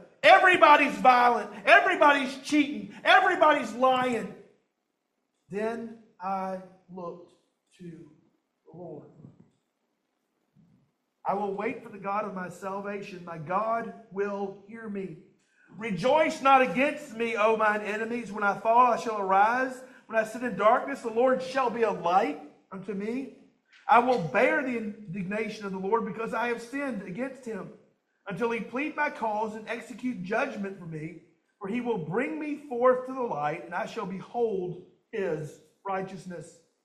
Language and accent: English; Deep South, United States; I grew up in the Deep South. There are like 600 church buildings per square inch.